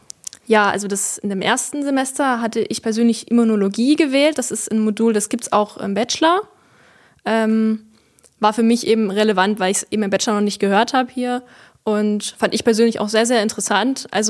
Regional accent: Herrnhut, Saxony, Germany; Also ich komme ja ursprünglich hier aus der Region, aus Herrnhut.

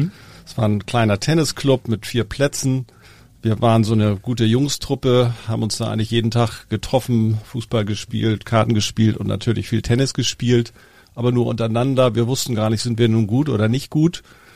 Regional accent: Norderstedt, Schleswig-Holstein, Germany; also born or lived in Hamburg; Ja, ich bin in Hamburg geboren. Wir sind dann irgendwann nach Garstedt und später Norderstedt gezogen.

